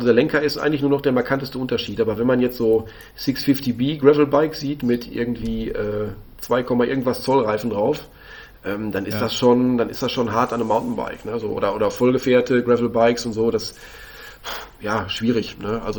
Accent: Lünen, North Rhine-Westphalia, Germany; born there; now in Bamberg, Germany; Jetzt wohne ich am Bamberg, aber meine Geburtsstadt ist Lünen, und da bin ich halt so als kleiner Pfropfen so meine Cross-Country-Touren gefahren.

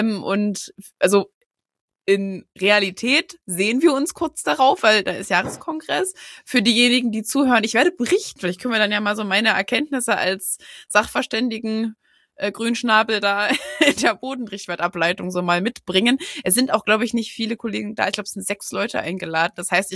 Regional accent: Gera, Thuringia, Germany; ich komme hier aus Gera, hier ist hier alles, was hier angrenzt, ist Kuhdorf so in etwa

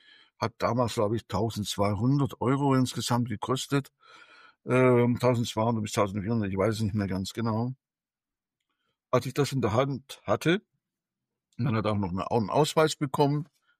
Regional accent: Stuttgart, Baden-Württemberg, Germany; Ich bin in Stuttgart aufgewachsen, ich bin ein Schwab.

